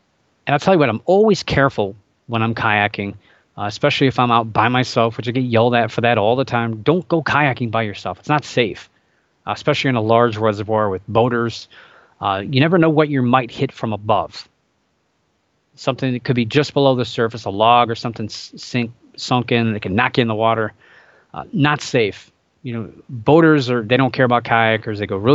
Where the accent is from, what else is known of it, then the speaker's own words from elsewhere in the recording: Ohio, United States; And there's a lot of rivers that empty into the lake from my home state of Ohio.